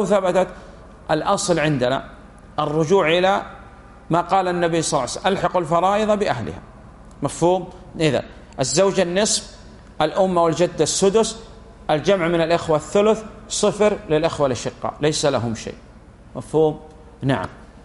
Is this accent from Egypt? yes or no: no; Saudi Arabia; وهذا الذي عليه العمل عندنا في المملكة العربية السعودية في القضاء في قسمة التركات